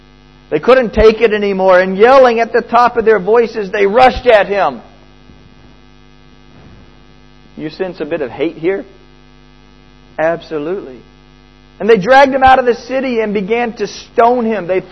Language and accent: English; New Zealand; also born or lived in United States; I spent a lot of my time growing up in New Zealand. Since 1975, I've been in New Zealand, okay? So I consider myself every bit as much Kiwi as I do American, more so. This is my home.